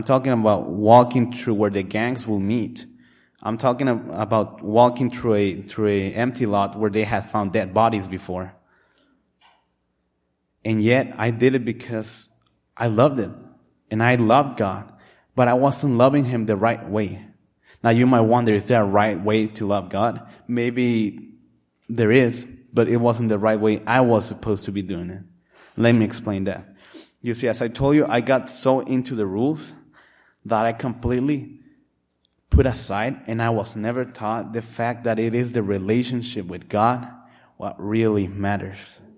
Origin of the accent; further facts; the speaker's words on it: Tijuana, Baja California, Mexico; now in United States; I grew up in Mexico, the city of Tijuana, Baja California. Some of you might have heard it as named as Tijuana. It is right across the border of San Diego.